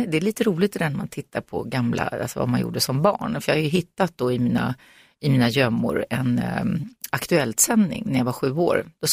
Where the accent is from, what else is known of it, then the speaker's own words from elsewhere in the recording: Upplands-Bro, Stockholm County, Sweden; jag växte upp i Upplands Bro då, som var så där lite nybyggarsamhälle på 60-talet och vi bodde på en lång väg och så var det radhus på ena sidan och villa på den andra.